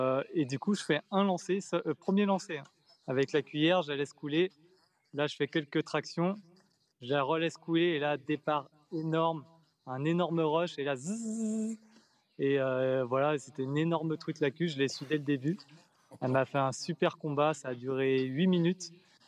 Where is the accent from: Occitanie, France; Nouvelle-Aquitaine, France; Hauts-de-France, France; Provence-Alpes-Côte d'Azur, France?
Provence-Alpes-Côte d'Azur, France; Fréjus; J'ai 39 ans et je viens du Var, à Fréjus.